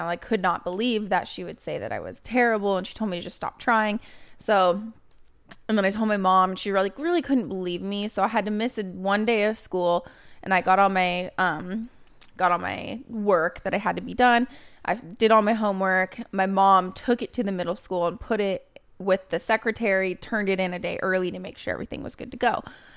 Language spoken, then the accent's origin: English; Oregon, United States; So obviously my school, I'm from Oregon.